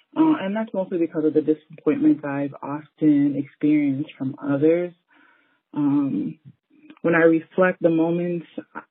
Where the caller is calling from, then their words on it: Boca Raton, Florida, United States; I'm from South Florida, more exactly like the Boca del Rey area.